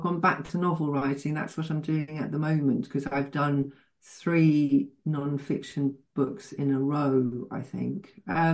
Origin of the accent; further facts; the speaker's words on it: London, United Kingdom; as a girl growing up in London in 60s and 70s